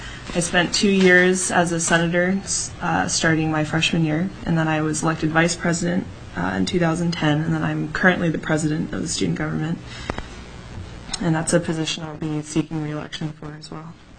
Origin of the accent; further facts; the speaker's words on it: Ketchikan, Alaska, United States; now in Fairbanks, United States; I was born and raised in Ketchikan. I grew up there until I was 18 and graduated from Ketchikan High School in 2008. And then I moved up to Fairbanks 4 years ago to go to school.